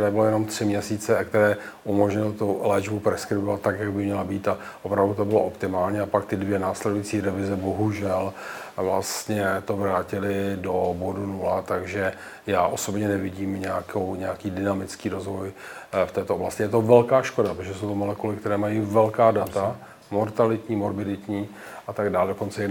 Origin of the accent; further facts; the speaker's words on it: Bohemian Forest, Czechia; Já jsem ze Šumavy